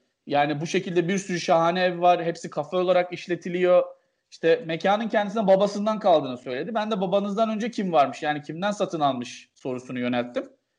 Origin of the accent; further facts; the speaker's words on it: Gaziantep, Turkey; Antep'te doğdum, büyüdüm. Bütün ailem orada. Yüksek lisansı bitirdikten sonra tekrar Antepliyim, aynen. Antepliyim.